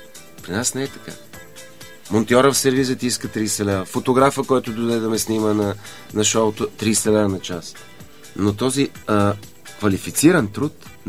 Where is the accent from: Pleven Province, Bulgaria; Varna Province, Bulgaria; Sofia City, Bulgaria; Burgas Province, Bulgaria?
Pleven Province, Bulgaria; Pleven; Задължителното следващо представление ще бъде в моя роден град Плевен, защото там си му е мястото. Понеже в основата на този формат за момента е моята биография, моите 50 години.